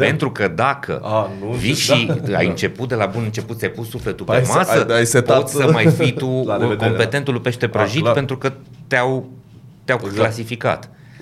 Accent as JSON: {"language": "Romanian", "country": "Romania", "said": "pentru că suntem români, ar trebui să ne ajutăm, nu se întâmplă."}